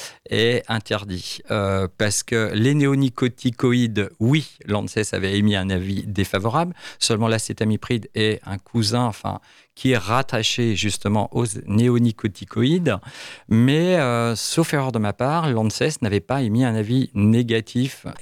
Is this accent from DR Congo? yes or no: no; France; on importe chez nous en France des produits traités